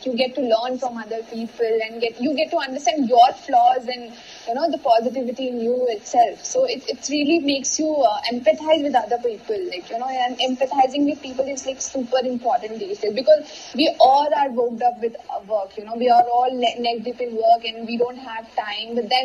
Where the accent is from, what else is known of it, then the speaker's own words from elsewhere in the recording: Lucknow, Uttar Pradesh, India; Like Lucknow, I told you, no, it's my hometown in India.